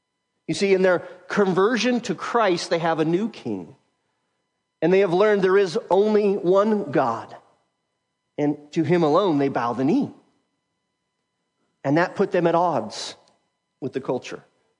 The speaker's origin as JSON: {"language": "English", "region": "Wyoming", "country": "United States", "tie": "born or raised there", "said": "perhaps because I was raised in Wyoming, my natural tendency is to think, well, government, that is a swear word."}